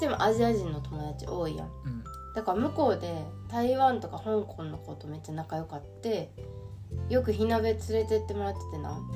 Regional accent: Sichuan, China; 四川出身やから。

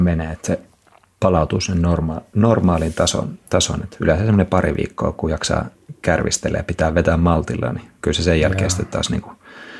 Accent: South Ostrobothnia, Finland; siellä Pohjanmaalla tutuilla kotikonnuilla, että vähän Lapua ja Ylistaron rajoja siellä kolkutellen

